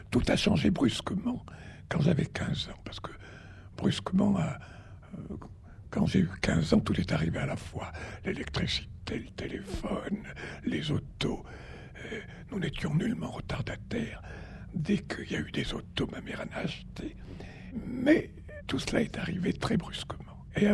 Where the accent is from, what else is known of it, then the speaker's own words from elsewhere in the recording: Nouvelle-Aquitaine, France; mon pays natal, le pays d'où est sortie une partie de ma famille, dans le Bazadais, eh bien, c'était un pays vraiment sauvage du temps de mon enfance.